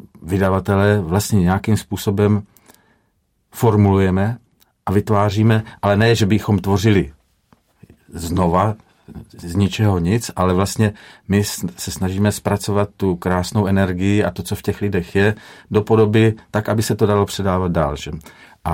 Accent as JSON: {"language": "Czech", "region": "Moravia", "country": "Czechia", "said": "protože jsme z Moravy, že, a já jsem moravský patriot"}